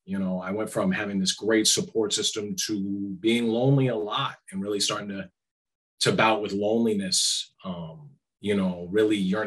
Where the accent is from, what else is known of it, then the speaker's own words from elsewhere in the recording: Denver, Colorado, United States; also born or lived in Salt Lake City, United States; Okay, so I was originally born in Salt Lake City, Utah, 1978. Mm-hmm. My parents kept me there for a few months. My father's family was from Denver, Colorado. So we had a support system there. So we moved there shortly after.